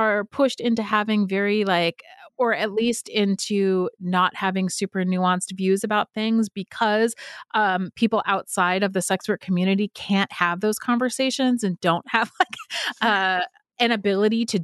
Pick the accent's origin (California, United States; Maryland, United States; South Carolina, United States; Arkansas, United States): California, United States; moved away as an adult; now in Pittsburgh, United States; I'm from a coast. I'm from California, and I moved to Pittsburgh from the Bay Area.